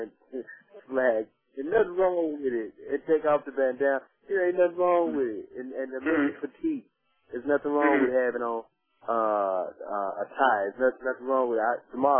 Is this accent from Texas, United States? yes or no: yes; Longview, Texas, United States; It's a certain way we do it in Longview, because I'm from Texas, you know.